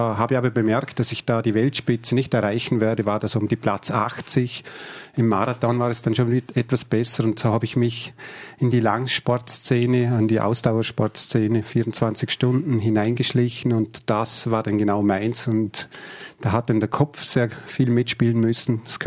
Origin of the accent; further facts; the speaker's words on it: Hohenems, Vorarlberg, Austria; Ich komme eigentlich von der Hohenems-Rüttiacher. Das ist ein Bergdorf. Und ja, da ist noch ein bisschen extravaganter zugegangen.